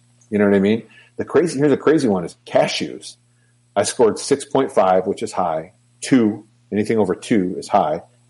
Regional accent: Michigan, United States; moved away as an adult; I was born and raised in Michigan, grew up there my entire life, moved to Texas about a year and a half ago.

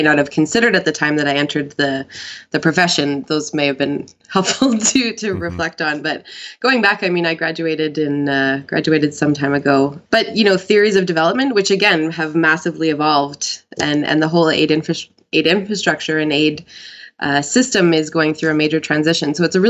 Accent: Ontario, Canada; born there; also born or lived in Alberta; No, I was born in Manitowoc, Ontario, in the Northwest.

